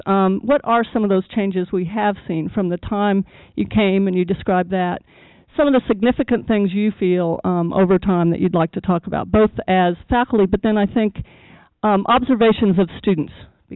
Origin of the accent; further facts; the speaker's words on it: Midwest, United States; I was coming from the Northeast at that point, but grew up in the Midwest, and I am what you see is what you get.